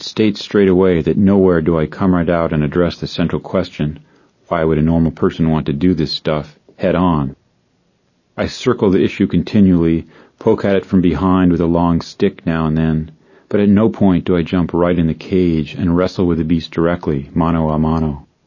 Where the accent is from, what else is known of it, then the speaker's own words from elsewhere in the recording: Corvallis, Oregon, United States; I was a fairly ordinary kid growing up in Corvallis, Oregon.